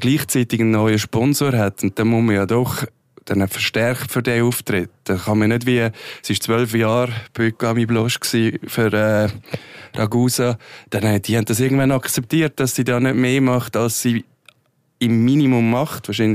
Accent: Switzerland; Ich meine, als Schweizer kann man es ja fast nicht sagen

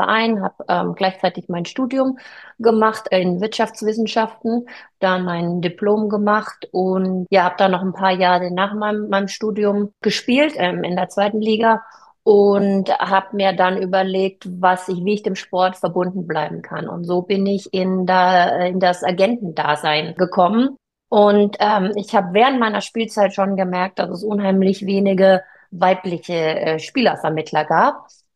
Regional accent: Nördlingen, Bavaria, Germany; Ich bin in Nördlingen aufgewachsen. Das ist eine kleine Kleinstadt in Bayern, aber eine sehr, sehr basketballverliebte Kleinstadt.

